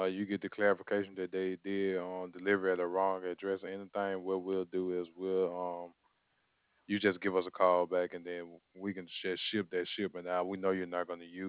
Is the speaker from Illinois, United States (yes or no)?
no; Alabama, United States; I'm from Alabama. That's where I'm at.